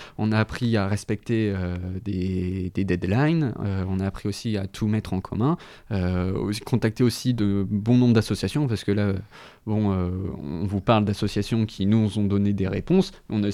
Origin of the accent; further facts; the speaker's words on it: Pays de la Loire, France; Moi par exemple, je suis de Mayenne